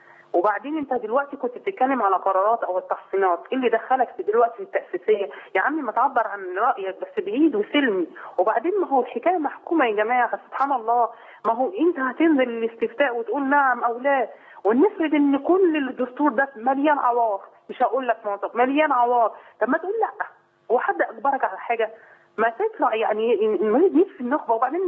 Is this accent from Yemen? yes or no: no; Egypt; اكتر من 3 مليون او 5 مليون عندنا في مصر، ما فيش حجر اتضرب على حد.